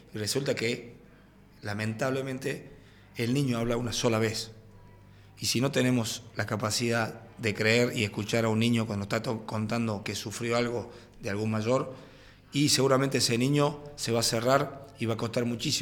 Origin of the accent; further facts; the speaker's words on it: Argentina; Como sociedad, como argentino, nosotros en la primera consigna que damos en el afiche es evitar de dar el beso a los chicos cuando llegan al club.